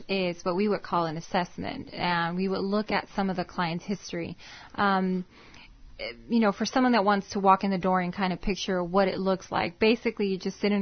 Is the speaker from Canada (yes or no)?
no; Mexicali, Baja California, Mexico; now in El Centro, United States; I was born here in El Centro. I was raised in Mexicali, and I started my professional career here in the Valley. Been here ever since.